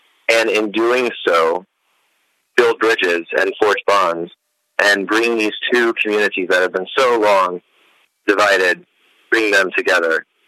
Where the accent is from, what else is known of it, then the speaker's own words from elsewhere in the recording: Baton Rouge, Louisiana, United States; I don't know that I return to the same community. I don't know that Baton Rouge will ever be